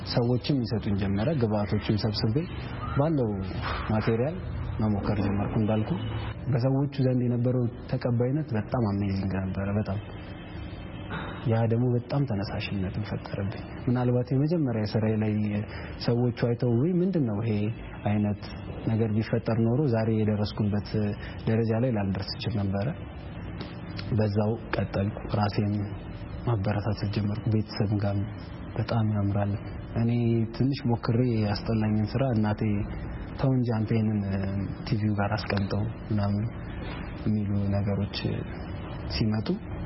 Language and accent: Amharic; Addis Ababa, Ethiopia; ተወልጄ ያደግኩት አዲስ አበባ ነው።